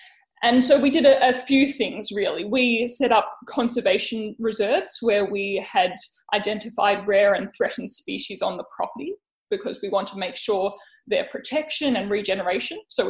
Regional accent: Melbourne, Victoria, Australia; now in New South Wales, Australia; We came from Melbourne, so we were very much city slickers.

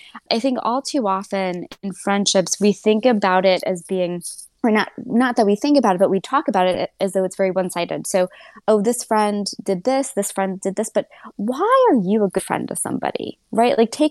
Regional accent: United States; and obviously I'm from America, so I'm just going to speak for American culture

